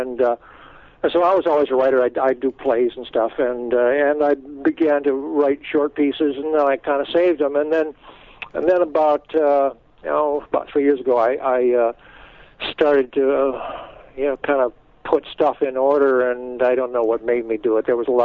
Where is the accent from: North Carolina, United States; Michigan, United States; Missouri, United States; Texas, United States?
Michigan, United States; also born or lived in New York; Well, I came from Michigan, and then I spent 10 years in New York being an actor or being a night clerk and being an actor